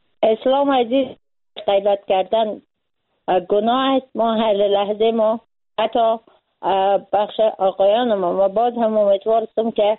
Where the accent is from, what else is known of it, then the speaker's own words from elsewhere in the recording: Afghanistan; به عنوان یک انسان، به عنوان یک مسلمان به عنوان یک فعال اجتماعی و به عنوان یک افغان